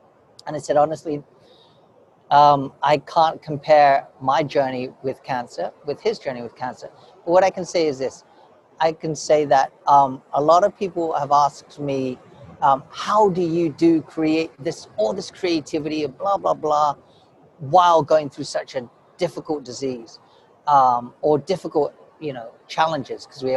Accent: Australia; none of the characters actually relate directly to me as a young Asian male growing up in Australia or whatever.

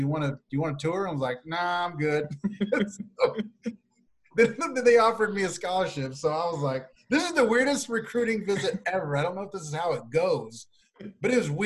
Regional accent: Missouri, United States; got a scholarship to Northwest Missouri State University, D2 school in my hometown.

